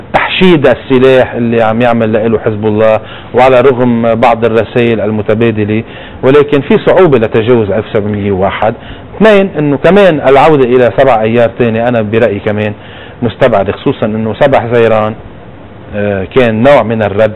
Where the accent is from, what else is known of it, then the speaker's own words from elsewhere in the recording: Lebanon; ونحن بنعرف باي مشكله يمكن اقليميه او كذا تنعكس عندنا بلبنان